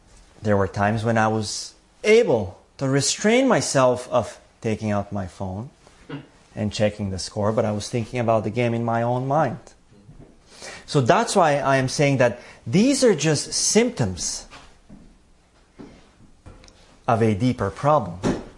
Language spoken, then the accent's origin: English; Bulgaria; For instance, as you all know, I grew up in Bulgaria. And in that part of the world, soccer is a big thing.